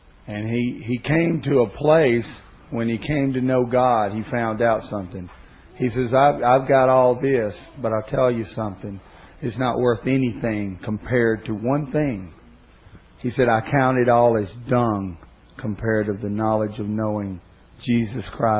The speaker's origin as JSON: {"language": "English", "region": "Alabama", "country": "United States", "said": "It's not all Southerners. I'm from Alabama."}